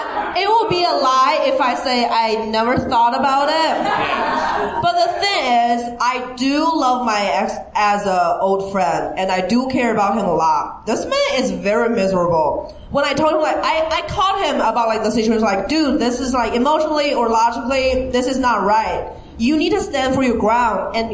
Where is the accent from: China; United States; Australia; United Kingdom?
China; I'm from China. My ex-boyfriend lives in Baltimore.